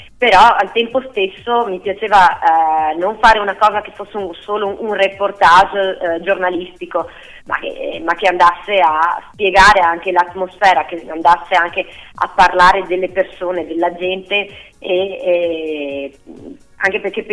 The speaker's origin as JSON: {"language": "Italian", "town": "Tezze sul Brenta", "region": "Veneto", "country": "Italy", "said": "dall'amministrazione del mio paese, da Terzi sul Brenta"}